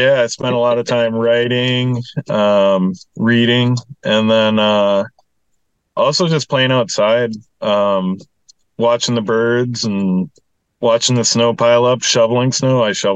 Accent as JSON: {"language": "English", "region": "Minnesota", "country": "United States", "tie": "born or raised there", "lives_now": "Alaska, United States", "said": "I grew up in Minnesota."}